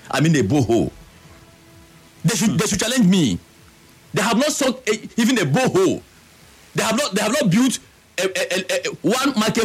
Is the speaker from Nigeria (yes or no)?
yes; Nigeria; I come from Odagwa community in the Chila government area, Ward 15.